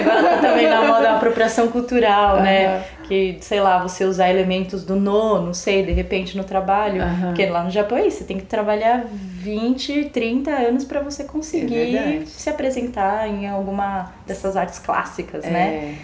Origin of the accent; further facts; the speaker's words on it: Brazil; Então, é bem difícil tirar esse lugar de não, somos brasileiras. temos toda a questão da herança cultural e da herança fenótipica, né?